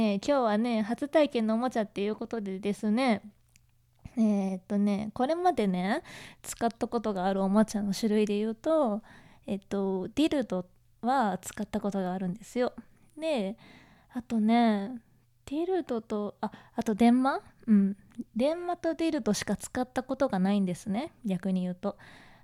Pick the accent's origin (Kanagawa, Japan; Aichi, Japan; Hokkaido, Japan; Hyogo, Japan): Kanagawa, Japan; で、出身地は神奈川県です。